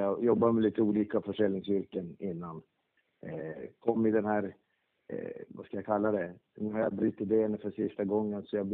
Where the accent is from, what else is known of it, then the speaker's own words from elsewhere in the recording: Norrbotten County, Sweden; born there; Född i Norrbotten.